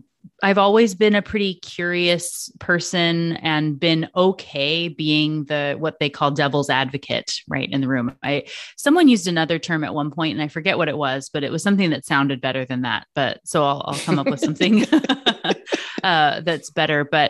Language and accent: English; Washington, United States; born or raised there; also born or lived in Alaska